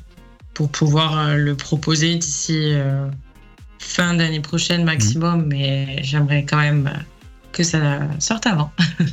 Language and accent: French; Séméac, Occitanie, France; j'ai un mini-concert qui est prévu dans ma ville natale, à Séméac, donc dans les Hautes-Pyrénées, à côté de Tarbes